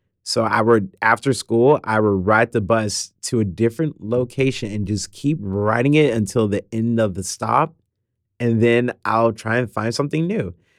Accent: Houston, Texas, United States; being in Houston and growing up in Houston, this is a city nothing but creative people.

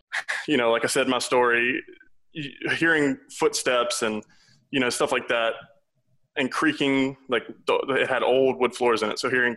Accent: Louisiana, United States; I'm originally from South Louisiana.

